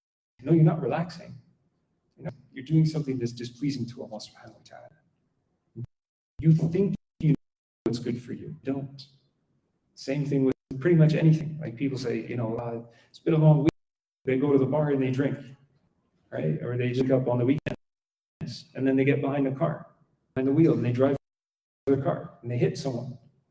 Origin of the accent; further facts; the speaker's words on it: Quebec, Canada; And I remember growing up in Quebec